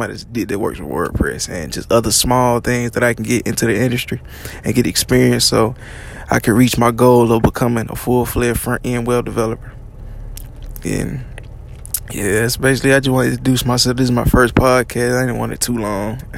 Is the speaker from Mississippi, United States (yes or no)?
yes; Vicksburg, Mississippi, United States; I'm from Vicksburg, Mississippi. I'm very deep inside. I'm deep in the South, and I'm from the country, as you can say, as people call it.